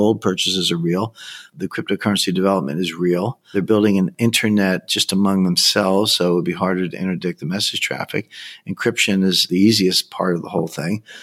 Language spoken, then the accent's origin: English; United States; I have a duty as an American to alert the U.S. government to this.